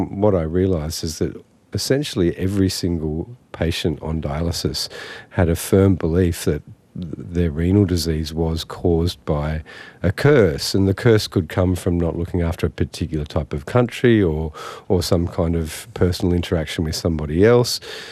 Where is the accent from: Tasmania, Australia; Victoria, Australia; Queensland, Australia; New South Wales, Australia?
New South Wales, Australia; Sydney; I grew up in Sydney. I went to Sydney University